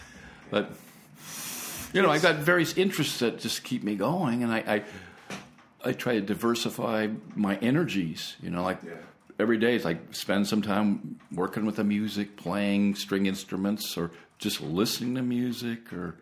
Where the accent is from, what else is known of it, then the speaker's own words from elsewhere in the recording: Pasadena, California, United States; Yeah, I remember, well, I grew up in Pasadena